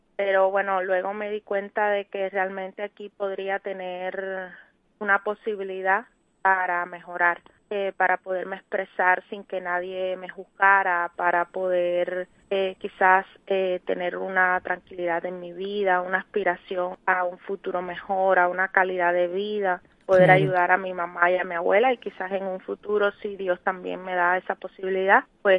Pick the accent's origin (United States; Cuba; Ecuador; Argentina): Cuba; now in Spain; yo soy cubana y vine a España con la esperanza de tener una vida mejor